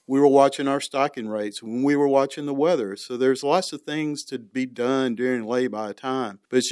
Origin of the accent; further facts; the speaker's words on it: the South, United States; So I grew up in the South, and my dad would always say, you know, it's about lay-by time.